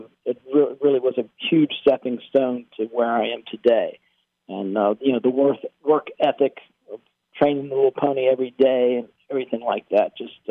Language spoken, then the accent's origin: English; Virginia, United States; I grew up right outside of Middleburg, Virginia.